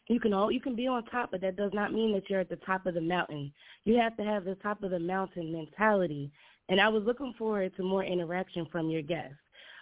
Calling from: New Jersey, United States; I'm calling from Jersey.

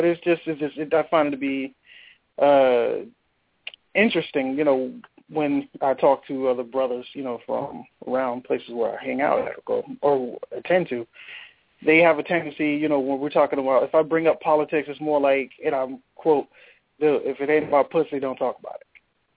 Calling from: Florida, United States; I'm calling out of Florida.

